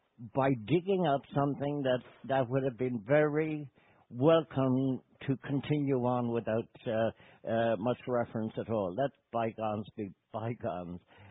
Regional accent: Attymass, Connacht, Ireland; growing up in Attymass in County Mayo in Ireland, where also my father and mother were teachers, there was very little reference to the famine.

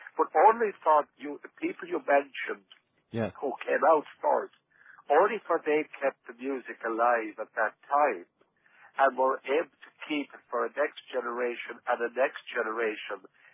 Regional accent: Ireland; there was no constraints about being Irish and about our culture. There was a passion behind it, which perhaps you wouldn't even experience at home.

